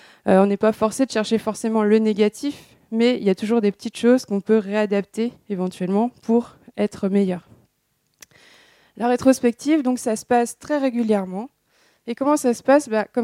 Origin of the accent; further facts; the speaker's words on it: Nantes, Pays de la Loire, France; Donc, je viens de Nantes.